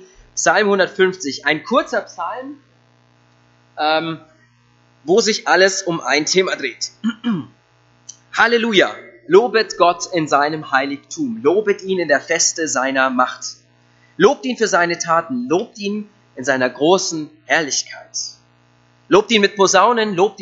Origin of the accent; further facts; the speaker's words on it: Eching, Bavaria, Germany; Ich komme aus Eching und auch aus der FEG von dort, beziehungsweise aus Neufahrn, aus dem Nachbarort. Wir sind mal umgezogen, deswegen sind wir jetzt die FEG Neufahrn und nicht mehr die FEG Eching. Genau, bin 34